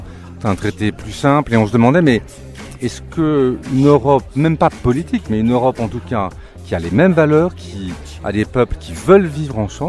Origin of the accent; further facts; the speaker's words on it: Switzerland; Je suis suisse.